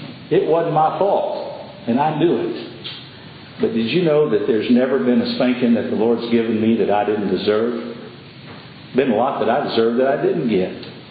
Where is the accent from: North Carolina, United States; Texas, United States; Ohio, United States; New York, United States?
Texas, United States; Now, I grew up in West Texas where we didn't have much rain.